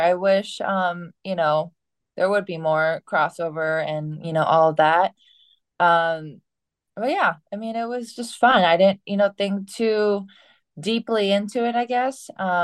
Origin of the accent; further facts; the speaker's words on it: Hawaii, United States; You know, I think that growing up in Hawaii gave me a really unique set of experiences.